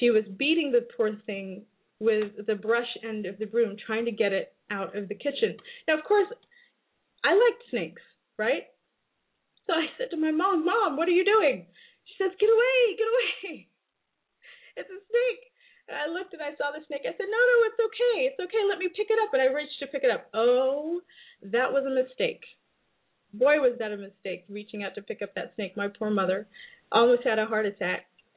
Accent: California, United States; You know, when I grew up here in the United States, things were a little bit different. In Southern California, you do have the rattlesnake

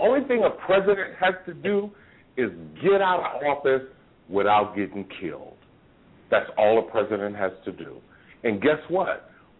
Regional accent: Concord, California, United States; because I'm from Northern California, and I can tell you right now, in Concord, California, Concord, a place most people don't even know about.

